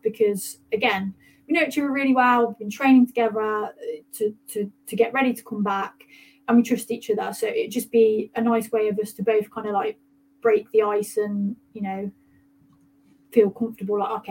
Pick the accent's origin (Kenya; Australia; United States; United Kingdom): United Kingdom; Coventry, West Midlands; Obviously, it's my hometown, which is it's always nice to wrestle in your hometown.